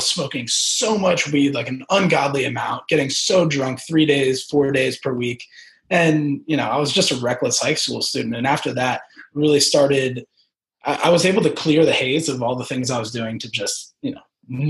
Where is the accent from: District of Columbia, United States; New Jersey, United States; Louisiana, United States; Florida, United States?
New Jersey, United States; So I'm from New Jersey originally, from a pretty small town, relatively wealthy and conservative. And, you know, I definitely grew up around a lo